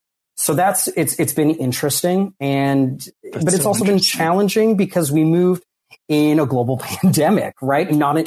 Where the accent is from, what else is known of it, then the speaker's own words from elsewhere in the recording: California, United States; I think that I grew up here in the Bay Area, Northern California culture, lifestyle, all of that.